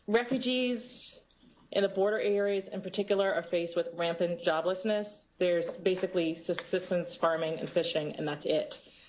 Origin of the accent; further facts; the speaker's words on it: Colombia; accent: Colombian; I'd call for a job, but they'd hear my Colombian accent, and they'd say the job was no longer available.